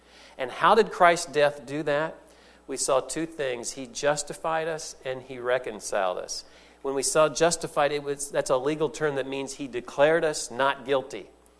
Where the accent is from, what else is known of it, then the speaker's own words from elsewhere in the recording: Indianapolis, Indiana, United States; He moved to Indianapolis. We grew up around Indianapolis up and through part of high school. But on a couple of weekends a month, we would go back down to the farm